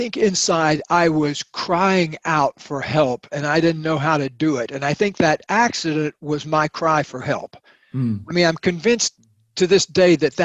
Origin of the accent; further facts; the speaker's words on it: the South, United States; my collection of lunatics that I grew up in down in the South